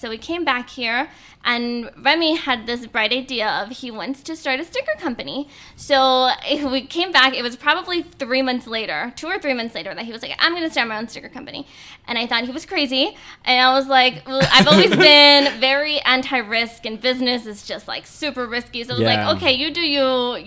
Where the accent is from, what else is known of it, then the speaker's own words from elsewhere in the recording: Los Angeles, California, United States; My parents are from El Salvador, and I am from South LA, South Central